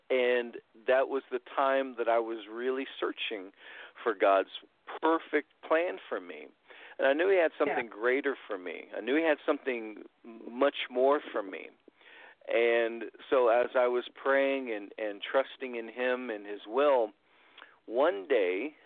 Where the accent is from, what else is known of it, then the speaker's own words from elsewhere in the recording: Muncie, Indiana, United States; And I grew up in Indiana, in Muncie, Indiana, actually.